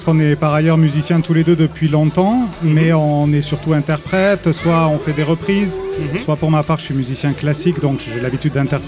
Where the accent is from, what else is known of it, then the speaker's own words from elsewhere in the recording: Entraygues-sur-Truyère, Occitanie, France; Et on vient originairement du Nord Aveyron, tous les deux.